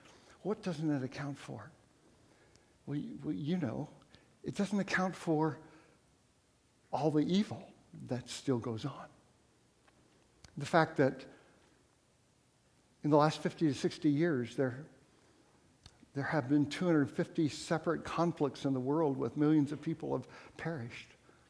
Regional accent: Japan; I grew up in Japan.

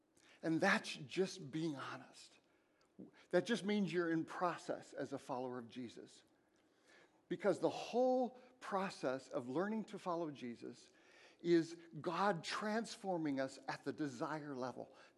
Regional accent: Japan; now in Portland, United States; I hated coffee growing up. I grew up in Japan. I grew up liking green tea, black tea.

